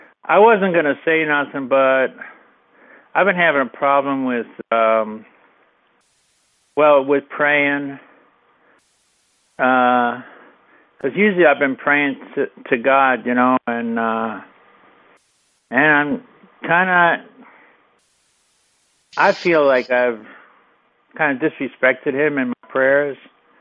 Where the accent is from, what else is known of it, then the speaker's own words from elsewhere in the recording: New York, United States; You know, like, I'm from New York. I like it, like, kind of, I like to know exactly what's going on.